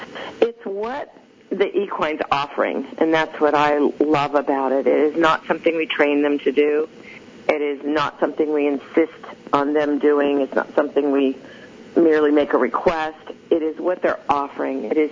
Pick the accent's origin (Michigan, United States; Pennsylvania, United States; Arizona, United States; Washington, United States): Arizona, United States; Tempe; Yeah, I grew up in Tempe, Arizona, which is where Arizona State University resides.